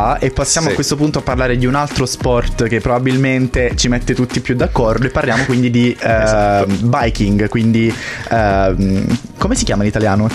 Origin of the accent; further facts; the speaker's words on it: Campania, Italy; now in Turin, Italy; io da buon campano ne sono fiero.